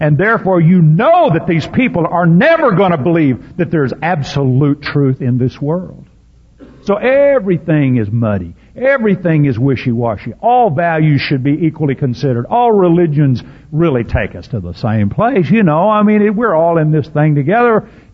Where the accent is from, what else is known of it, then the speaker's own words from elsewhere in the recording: United States; I'm an American, and I'm glad I'm an American.